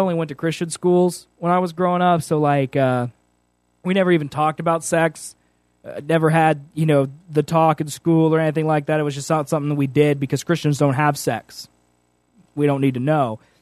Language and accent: English; United States; I don't know where that is on a map because I'm from America